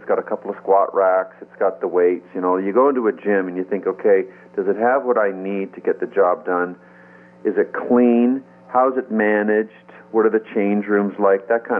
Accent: Calgary, Alberta, Canada; I grew up with magpies in Alberta, in Calgary.

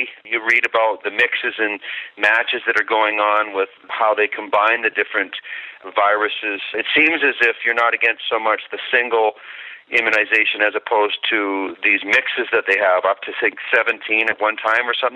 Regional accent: Canada; also born or lived in United States; You know, I'm a Canadian. I've lived some of my life in the States and certainly traveled abroad.

